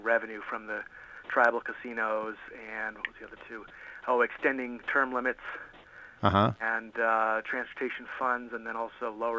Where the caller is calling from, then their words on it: California, United States; Calling from Southern California.